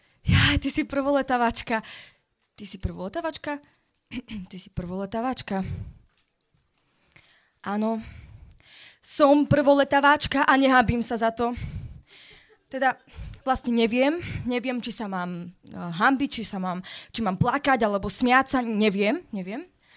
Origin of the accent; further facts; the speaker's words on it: Žilina Region, Slovakia; A aby ste rozumeli, ja som z Kysúc, hej?